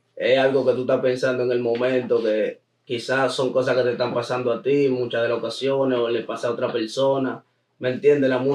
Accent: Newark, New Jersey, United States; Hay otro tema también de la ciudad, yo soy de Newark, por la de la guapera.

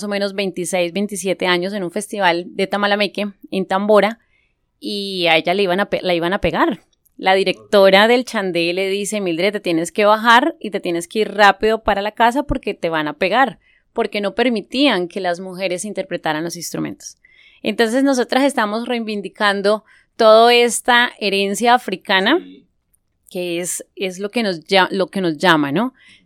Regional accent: Caracas, Capital District, Venezuela; y yo vengo de Caracas, Venezuela.

